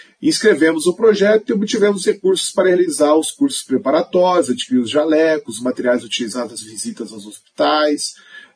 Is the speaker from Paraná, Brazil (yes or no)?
yes; Maringá, Paraná, Brazil; na comunidade onde cresci, ali no Conjunto Requião, Maringá.